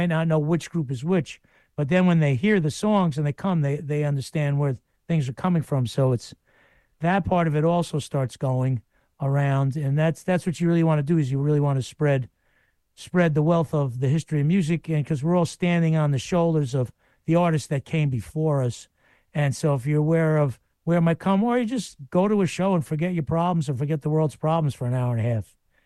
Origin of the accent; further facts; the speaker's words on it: United States; as an American musician, they want to know about the history of American music and what it was like to grow up in that environment.